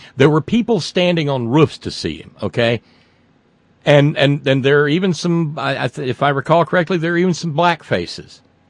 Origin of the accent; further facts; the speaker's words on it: Alabama, United States; I saw a photo of my hometown, which is in northwest Alabama.